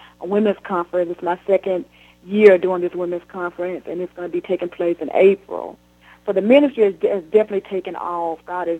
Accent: Plantersville, Alabama, United States; I grew up in Plantersville, Alabama, which is a small little city town near Selma. Historic Selma. So I'm a little country girl. I grew up on a farm life.

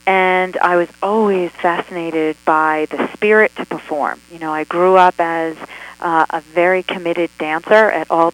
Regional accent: West Point, New York, United States; It did start out with, I was born and raised on West Point

